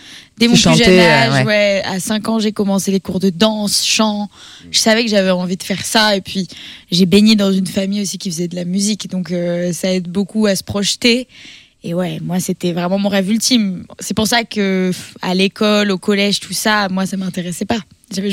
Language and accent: French; Nice, Provence-Alpes-Côte d'Azur, France; j'ai grandi sur la Côte d'Azur. Du coup, je suis née à Nice. Et du coup, incroyable. Je varie entre Nice et ici.